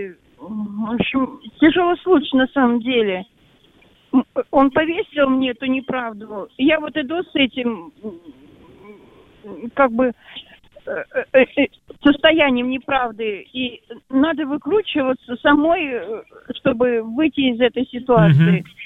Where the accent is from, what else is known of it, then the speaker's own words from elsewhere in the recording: Moscow, Russia; я из Москвы.